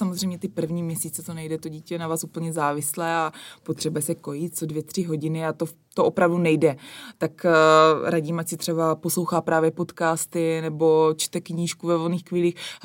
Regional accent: Krnov, Moravian-Silesian Region, Czechia; A my jsme vlastně 3 kamarádky z Krnova, rodačky z Krnova. Teďka každá bydlíme jinde.

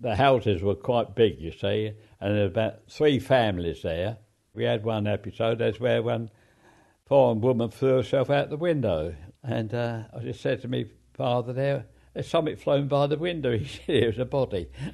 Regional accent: Kentish Town, London, United Kingdom; born there; I was born in Fortress Road in a private house. That'd be Kedgish Town, North London.

